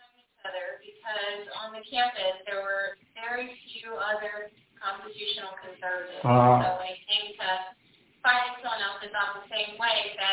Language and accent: English; Anderson Township, Ohio, United States; Yeah, so I grew up in Anderson Township, which is a suburb of Cincinnati.